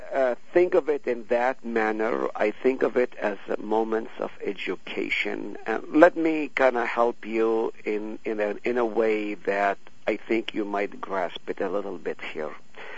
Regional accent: Nazareth, Northern District, Israel; I grew up in Nazareth, the home of the Savior. I spent almost every weekend swimming in the Sea of Galilee.

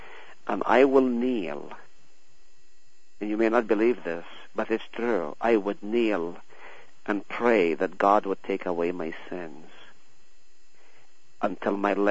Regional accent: Nazareth, Northern District, Israel; I grew up in Nazareth, the home of the Savior. I spent almost every weekend swimming in the Sea of Galilee.

